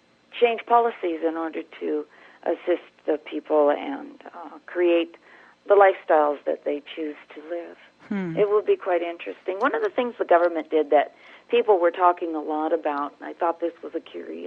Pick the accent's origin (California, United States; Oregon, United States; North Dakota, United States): Oregon, United States; I grew up in Oregon, and it was a beautiful countryside area.